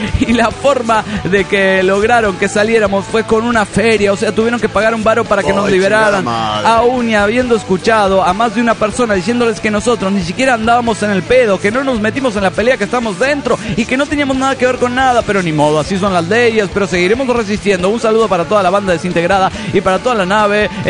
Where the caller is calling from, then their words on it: Álvaro Obregón, Michoacán, Mexico; de Álvaro Obregón, Michoacán, México.